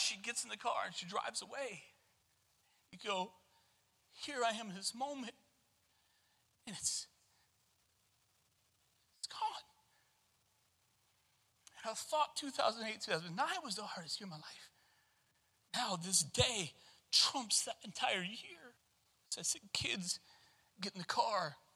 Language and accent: English; Excelsior Springs, Missouri, United States; we ended up moving back to Excelsior Springs, my hometown, which honestly I wasn't too excited about.